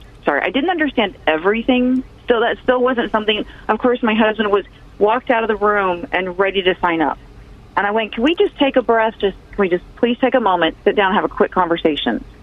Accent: San Antonio, Texas, United States; Well, I grew up in San Antonio, born and bred in San Antonio. Went to high school here, went to college here

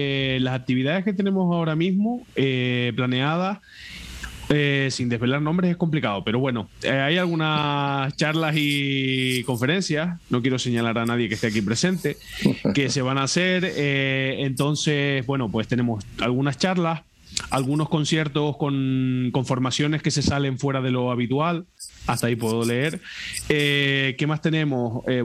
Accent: Canary Islands, Spain; como canario que soy, independientemente de que no estoy en la isla de La Palma, soy canario

